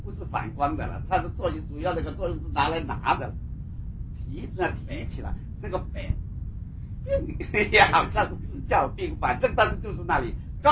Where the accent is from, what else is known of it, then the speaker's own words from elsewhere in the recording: China; 那在我们中国人的习惯